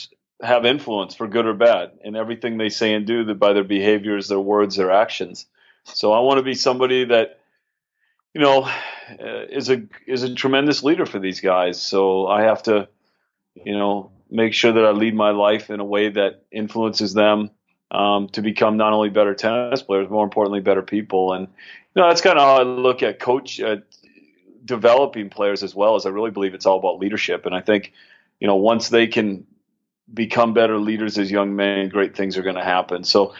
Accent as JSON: {"language": "English", "town": "St. Cloud", "region": "Minnesota", "country": "United States", "tie": "born or raised there", "said": "I grew up in Minnesota. I am originally from St. Cloud, Minnesota. Was always a Gopher fan growing up, and I love the state."}